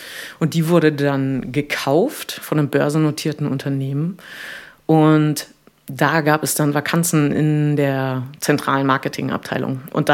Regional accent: Potsdam, Brandenburg, Germany; also born or lived in Munich; now in Hamburg, Germany; Ich komme übrigens aus Potsdam. Also nicht, dass man mich als Münchnerin einstuft, sondern ich komme aus dem Osten. Und genau, dann lange München, dann jetzt auch schon wieder ziemlich lange Hamburg.

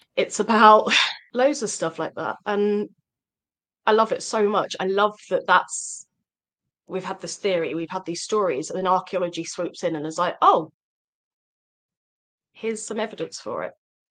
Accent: London, United Kingdom; And growing up near London, we were very lucky with that.

